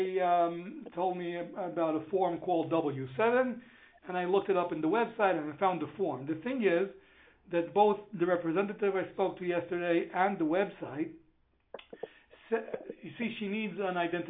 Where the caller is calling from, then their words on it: Israel; I'm calling from Israel.